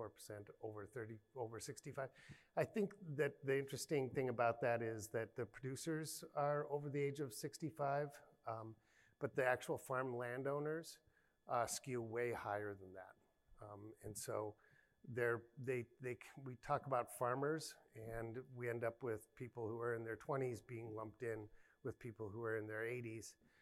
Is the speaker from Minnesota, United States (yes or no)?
yes; Minnesota, United States; I'm from Minnesota, it's a rural.